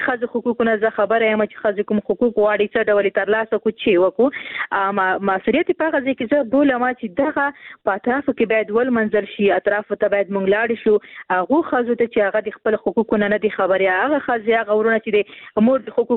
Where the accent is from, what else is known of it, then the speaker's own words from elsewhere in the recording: Khost, Afghanistan; ورور زه هم د خوست یم